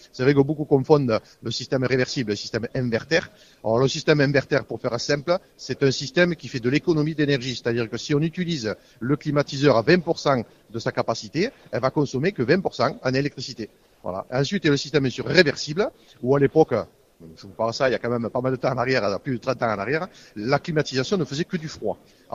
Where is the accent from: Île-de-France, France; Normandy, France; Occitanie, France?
Occitanie, France; Gruissan; moi je suis natif de Grussin, on sait très bien ce que fait le marin, le sable et tout ça